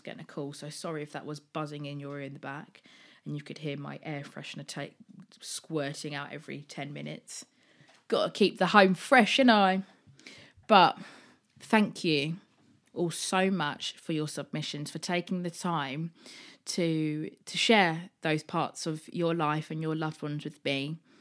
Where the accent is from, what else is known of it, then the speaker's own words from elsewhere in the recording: East Coast, United States; who was originally from California where it never snowed, and I grew up on the East Coast